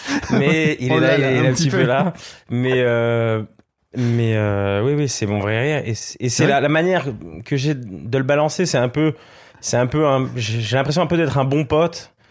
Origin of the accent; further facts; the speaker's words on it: Switzerland; now in France; 2016, je découvrais vraiment le game français où, en tant que Suisse, je prenais une claque